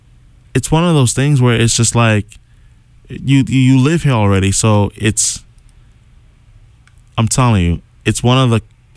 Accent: Boston, Massachusetts, United States; one of the intricacies about being a Bostonian, that dealing with parking, fun times.

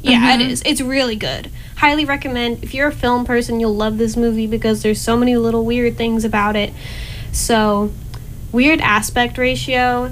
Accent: New Jersey, United States; I mean, I'm from New Jersey. That's not New England, but it's East Coast.

